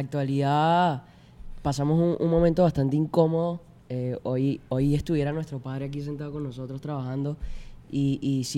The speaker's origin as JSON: {"language": "Spanish", "country": "Venezuela"}